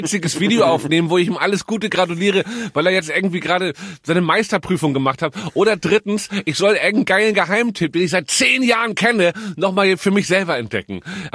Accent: Hamburg, Germany; ich bin in Hamburg aufgewachsen

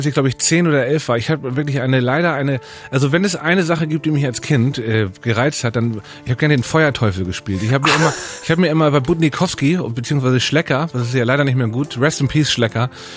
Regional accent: Hamburg, Germany; bei uns in Stelling in Hamburg, wo ich herkomme

